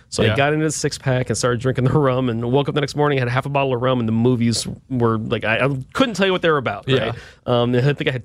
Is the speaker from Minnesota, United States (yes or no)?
no; Milwaukee, Wisconsin, United States; I'm from Milwaukee, Wisconsin. Beer's in my blood, right?